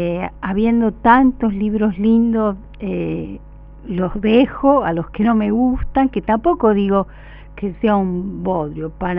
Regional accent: Rosario, Santa Fe, Argentina; mis padres y yo somos todos rosarinos.

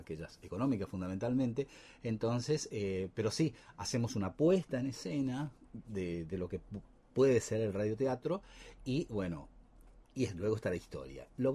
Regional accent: Curuzú Cuatiá, Corrientes, Argentina; born there; also born or lived in Buenos Aires; Yo me formé en Buenos Aires, tanto como locutor como actor. Y bueno, uno siempre el pago tira, ¿no es cierto? Soy nacido en Curuzú-Cuatiá. Estoy haciendo teatro en Curuzú. Hago radio también cuando puedo en Curuzú.

